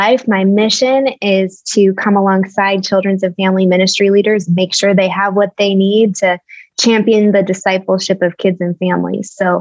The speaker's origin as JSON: {"language": "English", "town": "Chicago", "region": "Illinois", "country": "United States", "tie": "born or raised there", "said": "And I'm born and raised in Chicago. So that's go Cubs. Lou Malnati's pizza."}